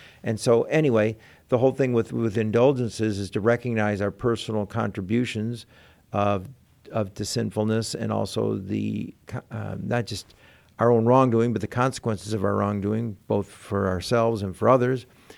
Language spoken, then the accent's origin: English; Detroit, Michigan, United States; Ontario's the closest province to me growing up in Detroit.